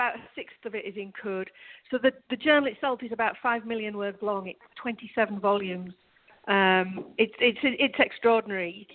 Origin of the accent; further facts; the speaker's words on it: Halifax, Yorkshire and the Humber, United Kingdom; I grew up in Halifax, where Shibden Hall is